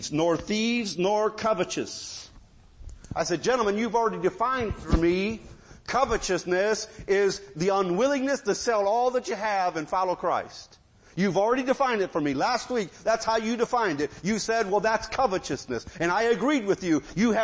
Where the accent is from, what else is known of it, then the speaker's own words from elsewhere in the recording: United States; I got that right. I'm an American.